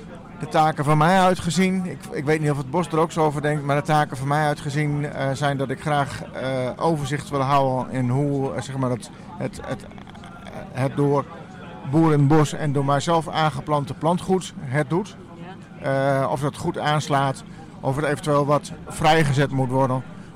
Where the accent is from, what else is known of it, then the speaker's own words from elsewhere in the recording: Groningen, Netherlands; moved away; also born or lived in Westzaan; Ik kom oorspronkelijk uit Groningen. Ik heb heel lang ook in het mooie Noord-Holland gewoond, in Westzaan. En ik ben nu sinds een jaar of 3, 4, 5 al in Nijebekoop en omstreken woonachtig.